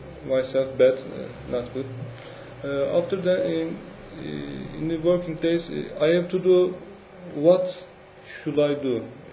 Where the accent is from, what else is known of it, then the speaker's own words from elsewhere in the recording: Istanbul, Turkey; English is a second language; I'm from Turkey. I am living in Istanbul.